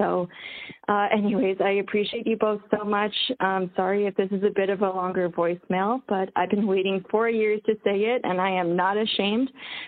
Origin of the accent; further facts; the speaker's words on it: Calgary, Alberta, Canada; I'm from Calgary, Alberta.